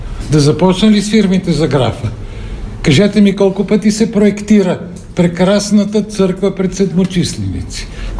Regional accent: Sofia, Sofia City, Bulgaria; Аз обаче като редови софиянец, ento поколение, искам да попитам.

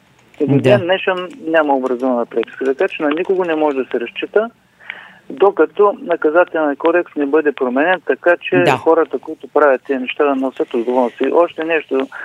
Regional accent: Ruse, Ruse Province, Bulgaria; Аз понеже съм от Русе, тук имаме такъв случай.

